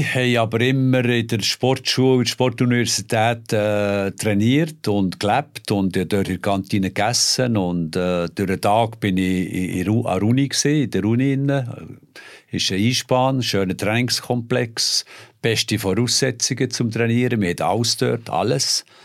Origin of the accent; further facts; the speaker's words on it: Switzerland; Wir hatten Finnen, wir hatten Tschechen, ich war auch Schweizer dort.